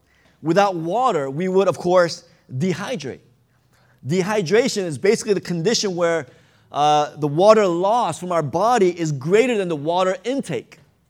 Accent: New York, United States; I'm from New York, and so just coincidence that the Mets were playing. I grew up 15 minutes from Shea Stadium

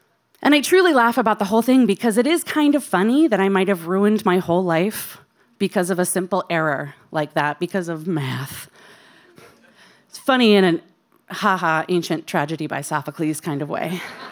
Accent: Midwest, United States; accent: Midwestern American; they would find my Midwestern American accent so sophisticated

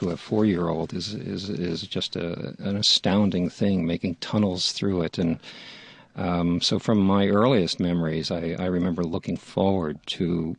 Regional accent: New York, United States; I grew up outside New York City

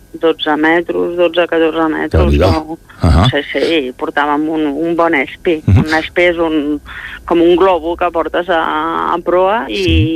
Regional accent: Barcelona, Catalonia, Spain; Jo sóc de Barcelona, de ciutat, uh-huh, i de mar, evidentment

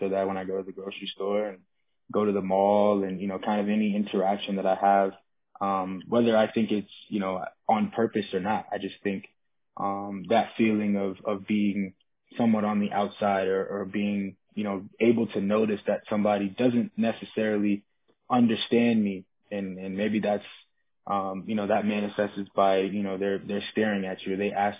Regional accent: Seattle, Washington, United States; I'm from Seattle and you know, obviously it's a very maybe, you know, more than anywhere in the country, a very liberal, very inclusive community.

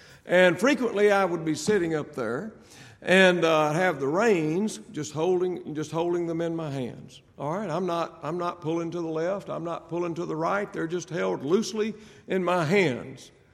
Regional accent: Mississippi, United States; I was born and raised in Mississippi. Now, that is three syllables. I've actually heard people from Mississippi say Mississippi

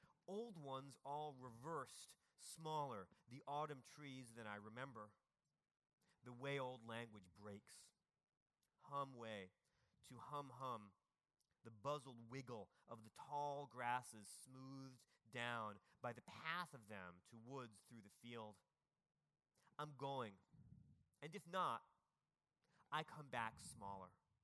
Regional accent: Washington, District of Columbia, United States; I'm from Washington, D.C., so I grew up with one of the most offensive ones.

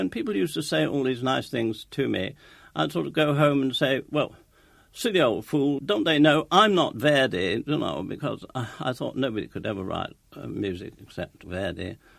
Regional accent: St Ives, South West England, United Kingdom; born there; I was born in St. Ives, and we did it.

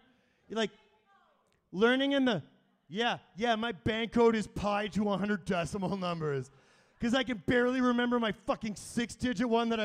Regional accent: Winnipeg, Manitoba, Canada; I'm from St. V, and so I'm like, it's vitals to me, baby. Yeah, that I bet me being from St. Vital explains a lot.

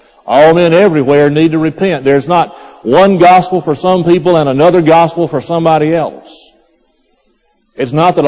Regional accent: United States; I'm just an American, 20th century, second half of the 20th century.

